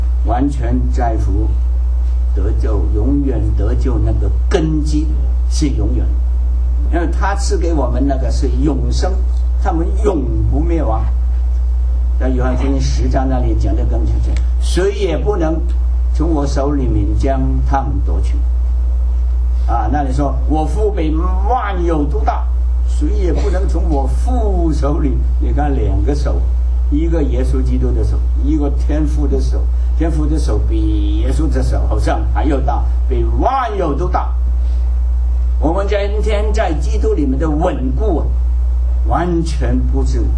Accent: China; 我们从大陆来的，很注意这个

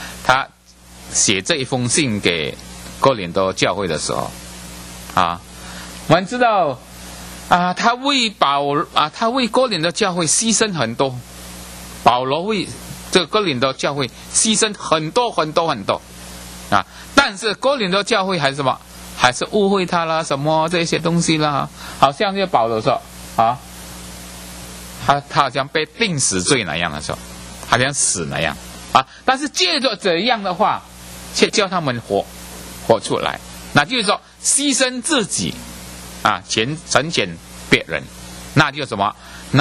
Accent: China; 所以我们中国人有一个不倒翁啊。

